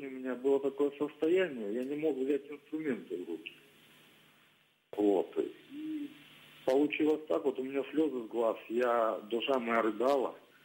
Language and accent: Russian; Krasnodar Krai, Russia; Я из Краснодарского края.